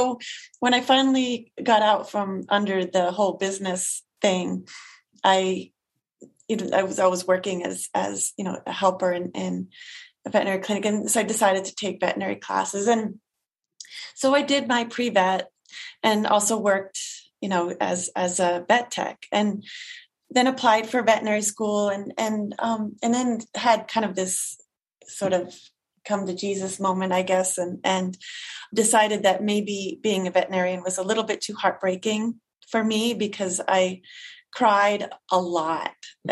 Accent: Pennsylvania, United States; also born or lived in Quebec, Canada; I mean, I grew up in Pennsylvania as well, you know, but it didn't have like the same energy, or, you know, like it didn't really feel like home where Quebec did.

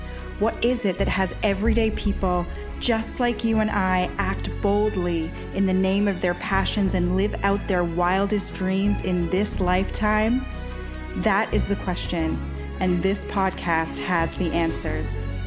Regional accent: Canada; Do we say Coles notes in the US? We do in Canada.

